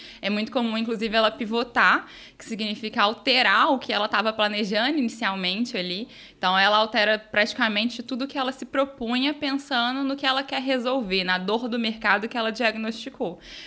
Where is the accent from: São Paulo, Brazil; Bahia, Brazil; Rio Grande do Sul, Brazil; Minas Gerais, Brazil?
Minas Gerais, Brazil; mas eu acho que como bons mineiros que somos, calados, a gente nem mostra tanto isso para o Brasil.